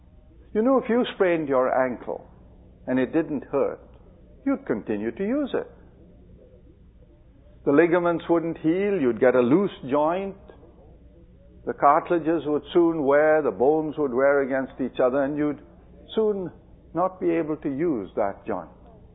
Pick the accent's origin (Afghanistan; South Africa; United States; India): India; and I grew up with it in India